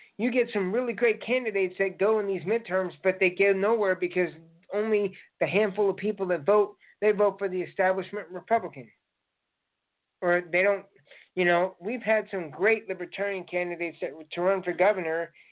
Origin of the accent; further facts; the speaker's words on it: Indiana, United States; Cause I'm from Indiana, folks